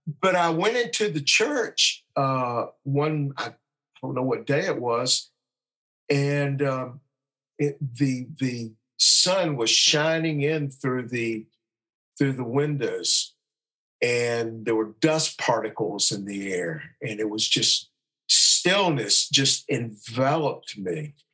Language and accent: English; Brevard, North Carolina, United States; born there; I was born in Brevard, North Carolina, and my dad was.